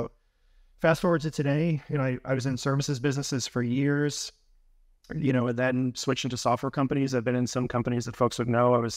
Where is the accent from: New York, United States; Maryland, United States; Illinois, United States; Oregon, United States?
New York, United States; New York City; Yeah, I was a street skater. So I grew up in New York City.